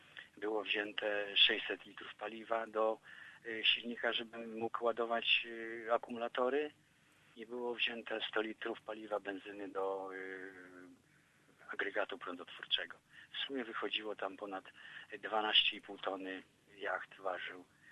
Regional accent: Zwierzyniec, Lublin Voivodeship, Poland; Ja urodziłem się, proszę panią, w Zwierzyńcu, to jest miejscowość pod Zamościem, nad rzeką Wieprz.

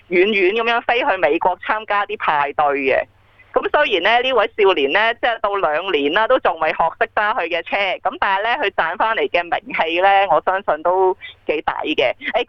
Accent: China; 即系我哋中国人好多呢啲嘅活动啦

